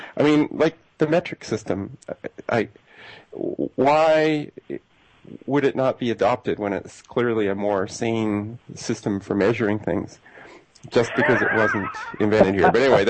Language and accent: English; England, United Kingdom; now in United States; I grew up in England, and so I sort of gradually became attuned to what America was